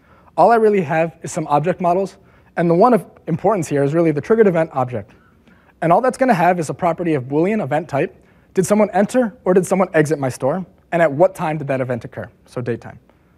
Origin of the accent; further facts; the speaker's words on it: Seattle, Washington, United States; I'm from the Seattle area.